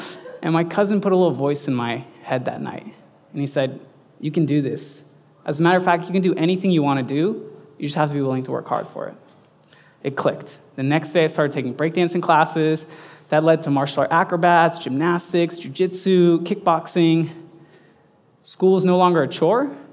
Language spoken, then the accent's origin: English; Los Angeles, California, United States; I was born and raised in Los Angeles to loving parents who immigrated from Iran and a wonderful older brother.